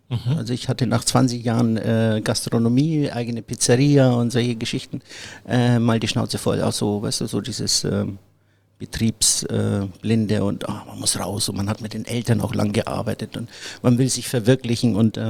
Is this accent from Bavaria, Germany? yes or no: yes; Forchheim, Bavaria, Germany; moved away as an adult; now in Spain; Ich komme aus dem schönen Frankenland. Eigentlich so die Forchheim-Allersberg, meine Heimat gewesen in Deutschland.